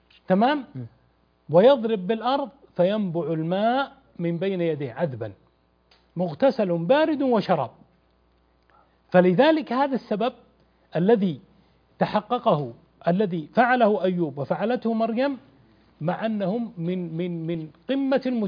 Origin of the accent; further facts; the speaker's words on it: Najd, Saudi Arabia; وأنا من أهل نجد أهل تمر.